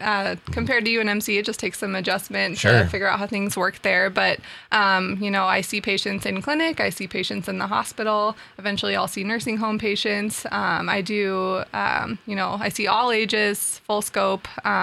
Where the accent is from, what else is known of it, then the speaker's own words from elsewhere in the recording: Elkhorn, Nebraska, United States; also born or lived in Omaha; Well, I'm originally from Omaha, grew up in Elkhorn, went to Elkhorn High School, did my undergrad at University of Nebraska Lincoln